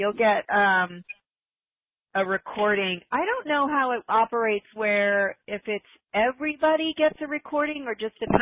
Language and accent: English; Wayland, Massachusetts, United States; Oh, from Melrose? I grew up in Wayland.